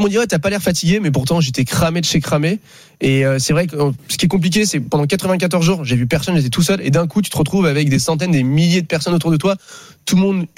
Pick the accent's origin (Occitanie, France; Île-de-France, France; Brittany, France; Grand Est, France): Brittany, France; oui, je suis breton, oui, je connais la mer très bien.